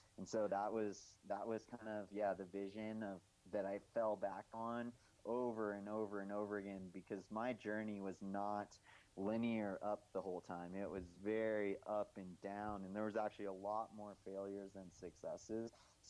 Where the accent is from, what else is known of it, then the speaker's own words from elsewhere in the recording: Big Bear Lake, California, United States; my hometown in Big Bear Lake in Southern California.